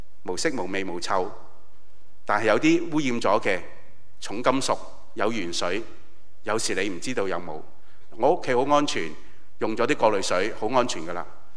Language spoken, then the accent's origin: Chinese; Hong Kong; 我很想你有个意识，因为我们香港人没什么国度观。